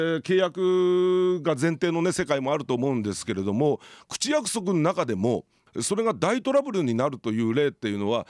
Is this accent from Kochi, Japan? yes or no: no; Toyama, Japan; 僕にしてみたら自分の生まれ故郷のためにと思って、さまざま富山で仕事してきた